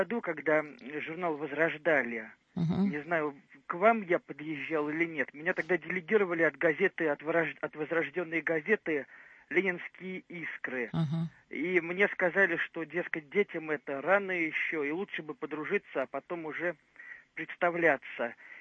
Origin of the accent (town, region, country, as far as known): Saint Petersburg, Russia